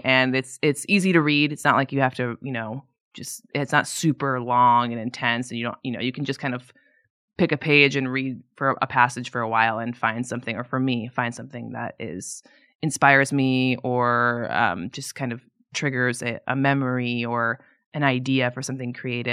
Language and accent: English; Midwest, United States; Yeah, I'm from the Midwest, okay?